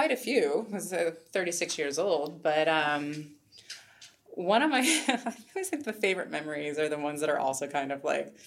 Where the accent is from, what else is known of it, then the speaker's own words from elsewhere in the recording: Pacific Northwest, United States; We, growing up in the Northwest and like the, I mean, we have incredible nature